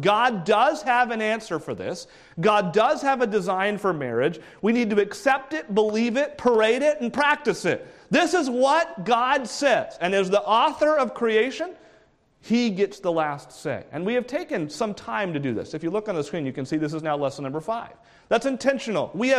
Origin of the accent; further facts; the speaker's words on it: Concord, New Hampshire, United States; ordained in the ministry in Concord, New Hampshire, in my hometown, in the early 1990s.